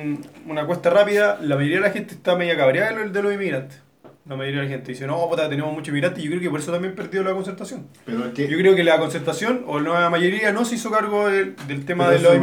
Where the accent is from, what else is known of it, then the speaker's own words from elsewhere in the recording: Chile; hay gente que nosotros somos menos mapuches, somos más chilenos, pero hay muchos mapuches chilenos ya.